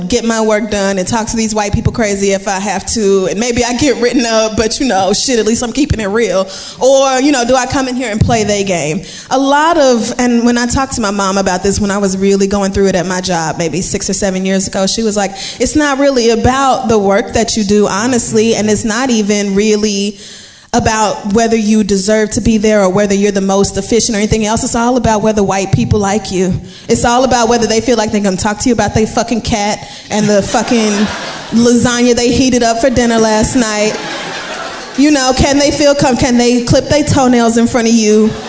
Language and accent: English; Barbados; I am from … Barbados.